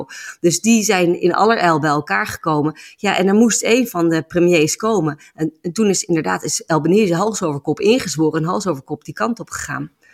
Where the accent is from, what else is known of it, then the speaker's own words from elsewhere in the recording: Melbourne, Victoria, Australia; Zelfs in het kiezenstrik waar ik vandaan kom, dat is dan binnen Melbourne eigenlijk.